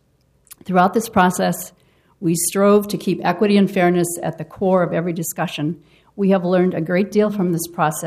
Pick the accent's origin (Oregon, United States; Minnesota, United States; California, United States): Oregon, United States; Portland; from Southeast Portland.